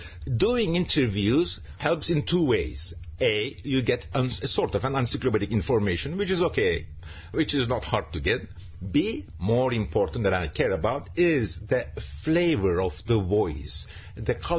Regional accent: Istanbul, Turkey; When I was born in Istanbul in 1952, it was a city of a million.

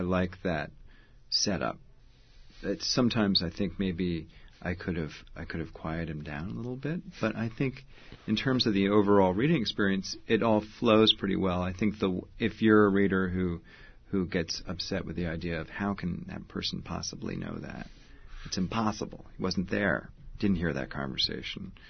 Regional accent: New York, United States; Growing up in New York, you see these buildings in which you can see kind of the ghostly image of the sign that was there 40 years ago.

